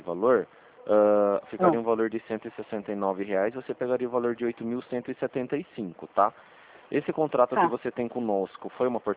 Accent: Rio Claro, São Paulo, Brazil; eu sou daqui de Rio Claro.

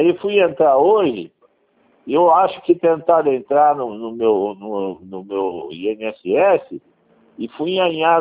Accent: Minas Gerais, Brazil; eu sou de Minas, mas é que eu não estou em casa.

